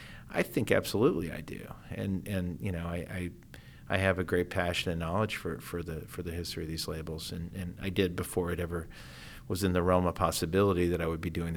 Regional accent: Bloomington, Indiana, United States; I grew up in Bloomington, Indiana, and he would come through for the Bean Blossom … Bluegrass Festival.

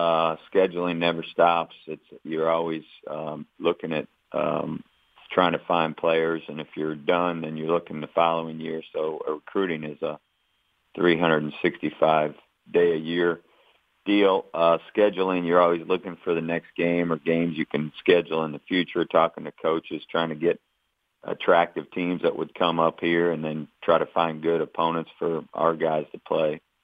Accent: South Dakota, United States; I'm from South Dakota and I grew up here and went to Huron High School and went to the U and graduated from here.

